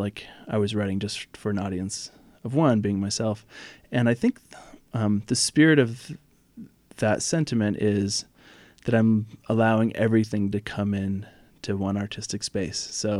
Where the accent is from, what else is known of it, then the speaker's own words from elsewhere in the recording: Oregon, United States; a particular logging town, the one that I grew up in Southern Oregon.